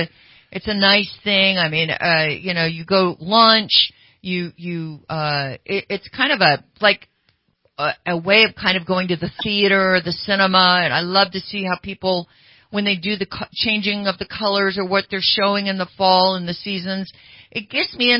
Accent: Sacramento, California, United States; Growing up in the Sacramento area, like basically 6th through college, some college. Then I left home at 19.

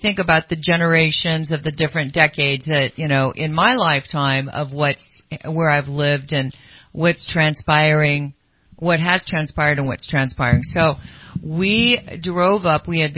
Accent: Placerville, California, United States; growing up in Placer County and living outside of Placerville as a kid, first through fifth grade

